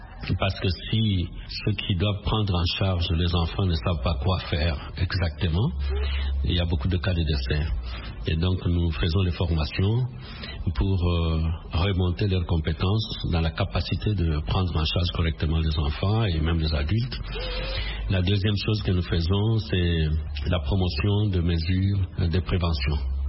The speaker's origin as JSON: {"language": "French", "country": "DR Congo", "said": "ici chez nous en RDC"}